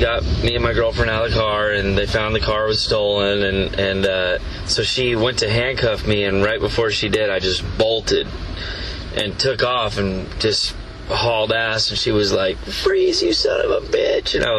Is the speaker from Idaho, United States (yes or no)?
no; Richland, Washington, United States; born there; Eastern Washington, it's like the desert town called Richland.